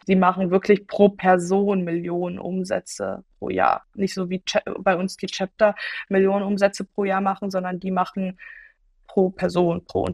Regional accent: Poland; weil ich Deutsch und Polnisch spreche. Also Polnisch spreche ich wirklich fließender als Englisch, aber ich bin ja auch in der Grenzregion aufgewachsen und komme ursprünglich aus Polen.

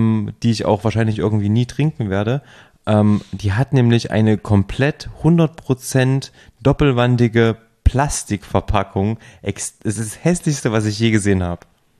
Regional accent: Thuringia, Germany; in meiner Heimatregion in der Nähe von Jena heute Nacht 70 Liter pro Quadratmeter geregnet

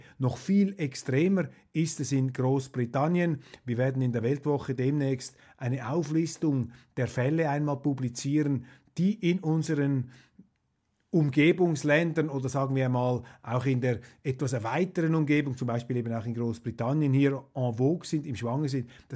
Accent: Switzerland; vielleicht auch nur mir als Schweizer, weil sie sich dann sicher fühlen

